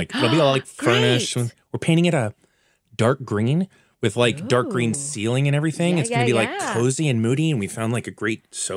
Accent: the South, United States; I didn't either, because we're from the South

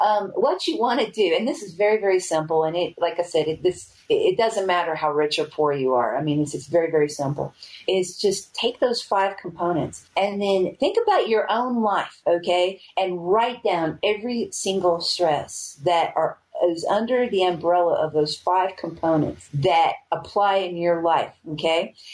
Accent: United States; moved away; the very, very long process and preparation to leave my home country.

